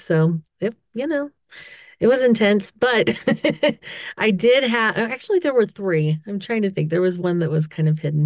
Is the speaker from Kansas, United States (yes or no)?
no; Weatherford, Texas, United States; I grew up in Weatherford, Texas, actually. I'm the oldest of 10